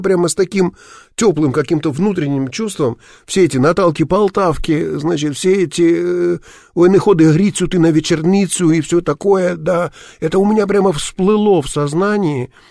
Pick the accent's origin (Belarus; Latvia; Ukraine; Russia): Russia; Vladivostok, Primorsky Krai; Дело в том, что я родился и вырос в Владивостоке